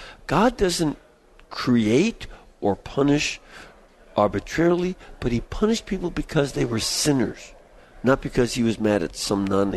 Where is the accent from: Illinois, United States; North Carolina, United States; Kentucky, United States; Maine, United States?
Illinois, United States; Chicago; there was major global cooling that led to an ice age so severe that my hometown of Chicago was under about a mile of ice.